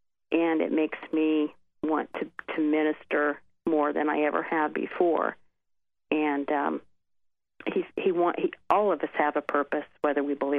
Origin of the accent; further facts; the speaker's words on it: Indiana, United States; That wasn't me. I don't talk like that. You know that. I'm from Indiana.